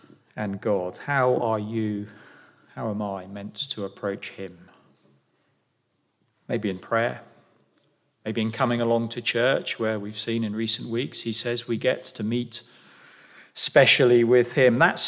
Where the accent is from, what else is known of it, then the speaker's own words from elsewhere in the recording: England, United Kingdom; We're English, many of us, anyway.